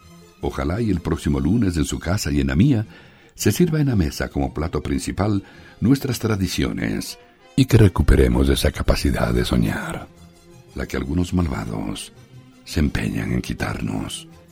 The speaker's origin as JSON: {"language": "Spanish", "town": "Quito", "region": "Pichincha", "country": "Ecuador", "said": "como quiteño que soy"}